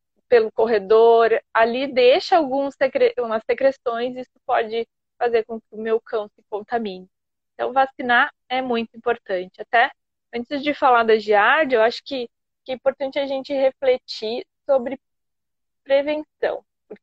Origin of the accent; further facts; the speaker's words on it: Viamão, Rio Grande do Sul, Brazil; Eu cresci por muito tempo em Viamão.